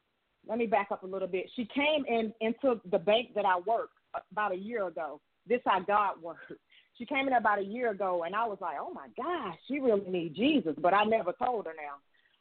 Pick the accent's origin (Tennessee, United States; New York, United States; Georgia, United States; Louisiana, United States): Georgia, United States; But I'm from Georgia. I'm sure most of you have heard me.